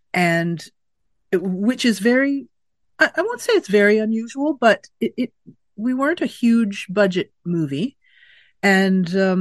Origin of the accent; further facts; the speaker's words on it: Winnipeg, Manitoba, Canada; growing up in Winnipeg